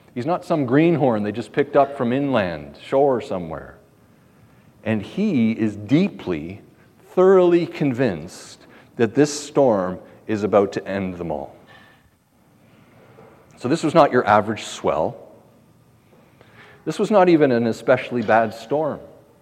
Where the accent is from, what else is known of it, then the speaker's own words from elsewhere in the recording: Ontario, Canada; Personally, I'm from Ontario, as you know.